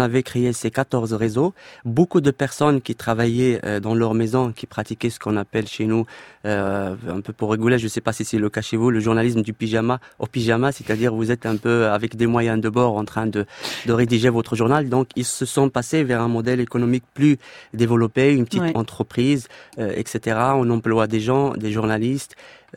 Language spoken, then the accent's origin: French; Drâa-Tafilalet, Morocco; moi-même je suis issu de la région de Ouarzazate qui est